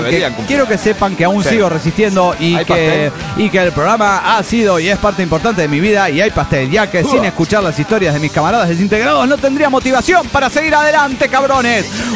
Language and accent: Spanish; Cancún, Quintana Roo, Mexico; de Cancún, Quintana Roo, México.